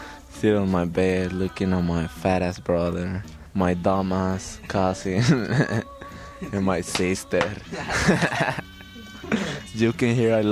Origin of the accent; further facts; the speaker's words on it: Zacatecas, Mexico; now in United States; You see, we came all the way from Zacatecas about 18 hours. Used to come 300 feet into the United States.